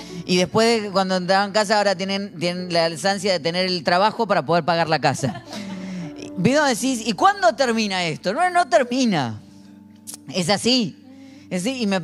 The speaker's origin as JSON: {"language": "Spanish", "country": "Argentina", "said": "Como argentino yo escucho, espero los vigilantes de la mañana y yo pienso en el pan dulce, en la factura."}